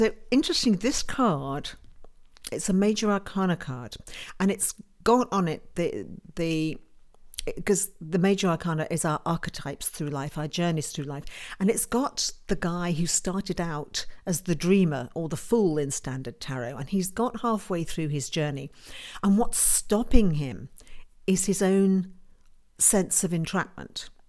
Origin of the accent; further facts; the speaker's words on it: United Kingdom; I have to say, as a Brit, I've just done the standard British thing when you get wound up.